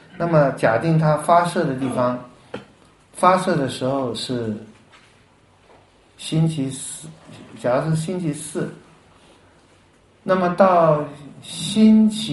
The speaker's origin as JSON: {"language": "Chinese", "country": "Taiwan", "said": "有一年美国我们在台湾翻太空人，你们翻宇航员是吧？"}